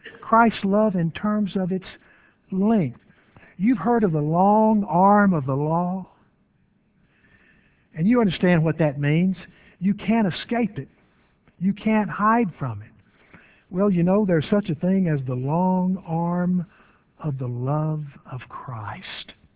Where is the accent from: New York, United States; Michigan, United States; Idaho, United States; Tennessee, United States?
Tennessee, United States; Dyersburg; I can remember growing up in Dyersburg, Tennessee, my mother going about her housework, clothes piled in the kitchen floor, something cooking on the stove